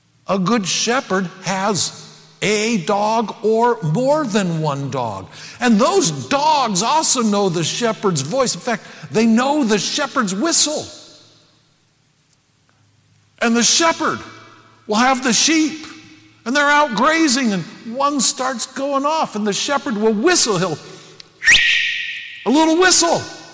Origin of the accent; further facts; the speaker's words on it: Bishop, California, United States; It's totally different than, you know, growing up in Bishop, the mule capital of the world. Almost everybody wears cowboy hats. They're all cowboys.